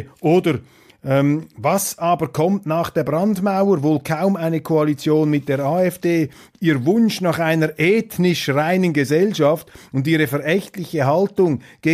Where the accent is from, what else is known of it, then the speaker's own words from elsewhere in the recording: Switzerland; in diesen beiden Anekdoten beobachte ich als Schweizer, dass es gefährlich wird in Europa